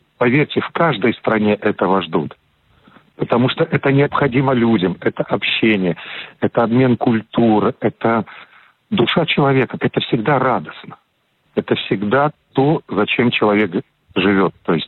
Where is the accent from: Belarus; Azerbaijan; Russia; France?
Belarus; Mogilev, Mogilev Region; на данный момент я в Красноярске, через месяц я уже надеюсь побывать у себя на родине в Могилеве с концертом, а дальше сразу в Италию.